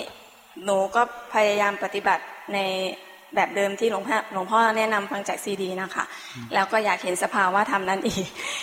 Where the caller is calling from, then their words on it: Ubon Ratchathani, Thailand; อุบลราชธานีค่ะ